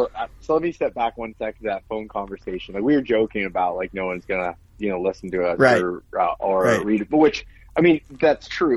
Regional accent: Pennsylvania, United States; I'm from Pennsylvania. Grew up just in a very, very big hunting family.

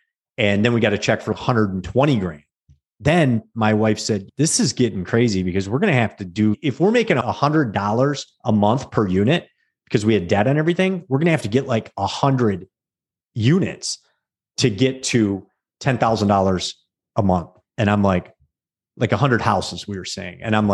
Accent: Trenton, Michigan, United States; reach out to this woman in Trenton, my hometown, Trenton, Michigan.

